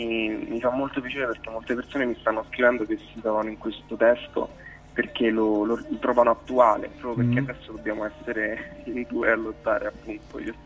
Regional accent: Ostia, Lazio, Italy; io non sono proprio di Roma Centro, ma sono di Ostia.

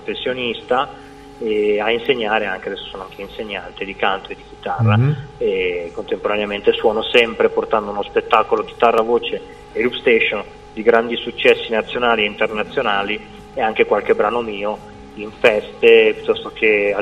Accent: Gallarate, Lombardy, Italy; io sono di Gallarate vicino a Varese, però giro molto

